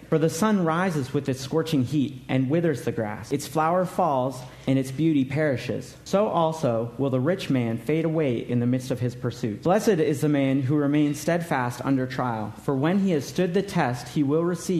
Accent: Burkina Faso; also born or lived in Niger; I'm an MK. Pastor Tim already mentioned I grew up in Africa in two countries called Burkina Faso and later to Niger.

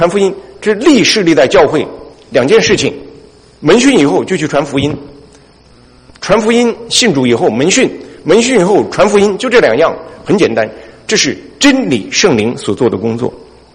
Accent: China; 我们中国人是很讲面子的

